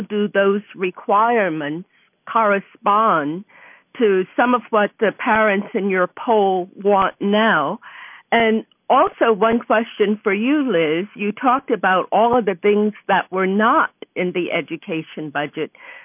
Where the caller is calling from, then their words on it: East Palo Alto, California, United States; I'm calling you from the East Palo Alto Today newspaper in East Palo Alto, California.